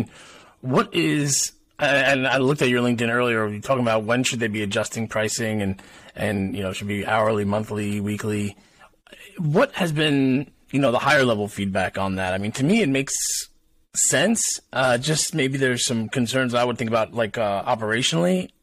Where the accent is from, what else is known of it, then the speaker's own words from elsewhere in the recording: Long Island, New York, United States; I grew up on Long Island, and everyone used to tell me in college, like, you don't have a Long Island accent.